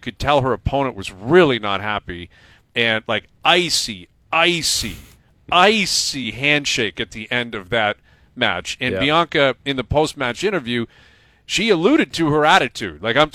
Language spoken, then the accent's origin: English; Canada; or I can't act a certain way because it may go against whatever reputation I'm supposed to hold as a Canadian athlete, forget it.